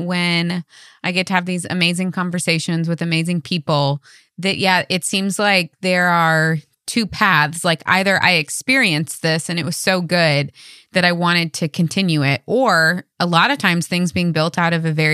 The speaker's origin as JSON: {"language": "English", "region": "Midwest", "country": "United States", "tie": "born or raised there", "said": "when I was growing up in the Midwest. For us, it was frozen custard."}